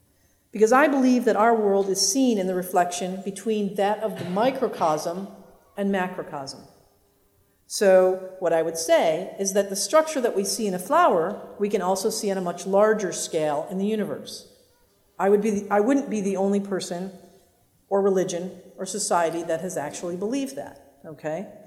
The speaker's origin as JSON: {"language": "English", "region": "Scotland", "country": "United Kingdom", "said": "I am 94% Orcadian and 6% Middle Eastern. Who would have thunk it? I'm from the Orkney Islands. So I'm pretty much Scottish, maybe a little Viking, who knows?"}